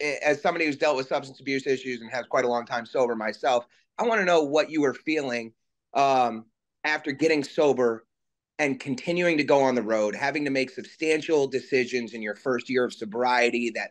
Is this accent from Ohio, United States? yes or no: yes; Ohio, United States; I drive by and stop every time I go down to Huntsville. I'm from Ohio.